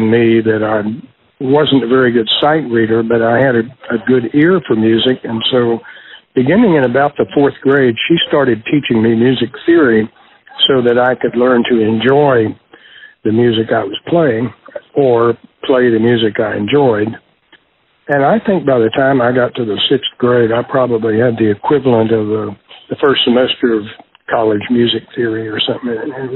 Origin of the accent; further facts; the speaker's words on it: Midland, Texas, United States; I'm originally from Midland, Texas. I grew up out there in West Texas in the First United Methodist Church